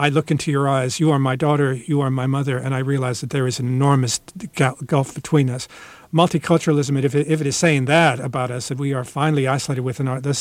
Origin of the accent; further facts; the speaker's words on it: Mexico; now in China; Well, I have come here as a Mexican Catholic to tell you that, in fact, I am you.